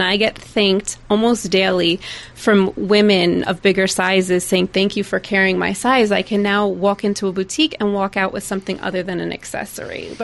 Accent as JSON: {"language": "English", "region": "New York", "country": "United States", "tie": "born or raised there", "said": "because I grew up in the Hudson Valley and I live in the Hudson Valley."}